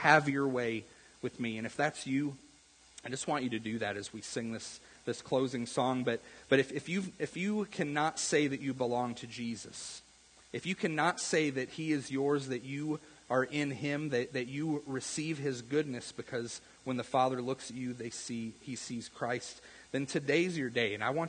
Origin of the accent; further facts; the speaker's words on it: St. Elmo, United States; I don't know anybody like this because I grew up in St. Elmo.